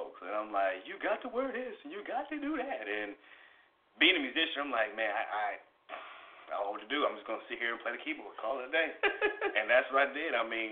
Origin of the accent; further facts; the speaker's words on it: Hempstead, New York, United States; I am from Hempstead, Long Island, New York.